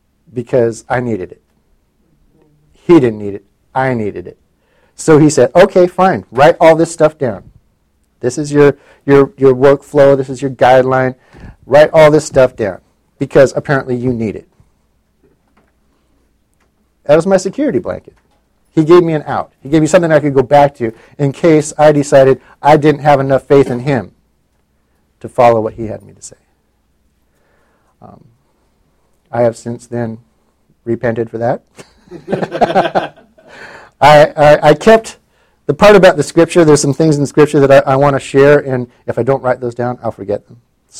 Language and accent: English; Ketchikan, Alaska, United States; I'm from Ketchikan.